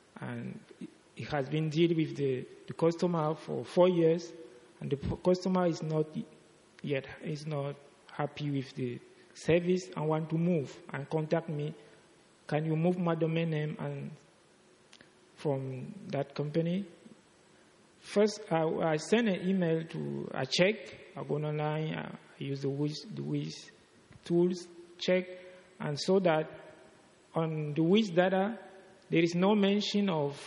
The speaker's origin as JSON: {"language": "English", "country": "Cameroon", "said": "I'm from Cameroon."}